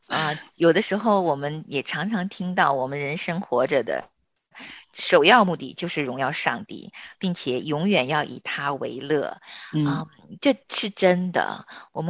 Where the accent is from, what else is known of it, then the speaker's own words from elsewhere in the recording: North China, China; 因为我从小是在华北大平原长大的，在林子里长大、田野里跑大的孩子